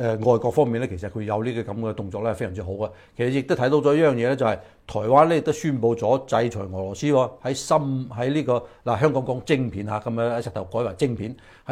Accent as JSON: {"language": "Cantonese", "country": "China", "said": "就其實係害我哋中國人民嘅"}